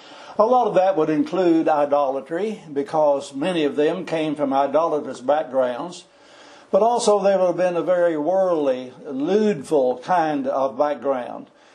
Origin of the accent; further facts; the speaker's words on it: Texas, United States; And growing up in East Texas, I heard a lot about drinking and alcohol and gambling and adultery and things of that nature.